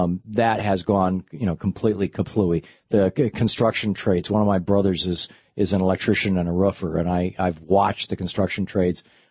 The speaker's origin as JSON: {"language": "English", "town": "Lansing", "region": "Michigan", "country": "United States", "tie": "born or raised there", "said": "I mean, I grew up in Lansing. I could see this happening around me."}